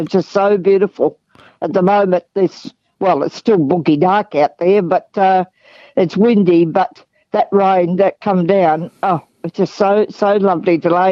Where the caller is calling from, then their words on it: Carnarvon, Western Australia, Australia; from Carnarvon.